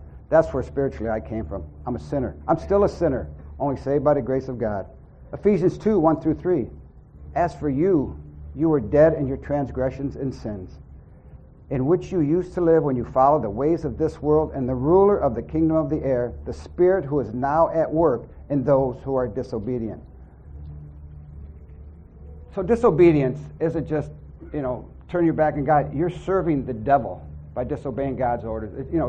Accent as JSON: {"language": "English", "town": "River Rouge", "region": "Michigan", "country": "United States", "said": "You know, I'm from River Rouge. We have people from Southwest Detroit."}